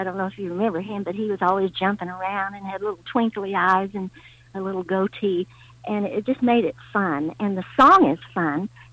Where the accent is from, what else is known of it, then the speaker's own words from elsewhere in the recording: Oklahoma, United States; I lived in Oklahoma. I was born and raised in Oklahoma. And at 8, I started singing regularly on television there on WKY-TV.